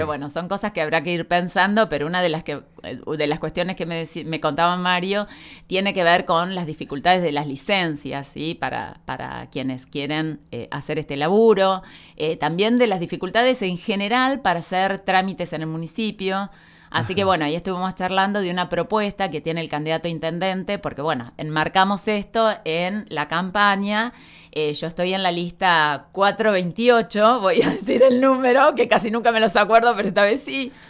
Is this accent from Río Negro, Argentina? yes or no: yes; Viedma, Río Negro, Argentina; y somos de Viedma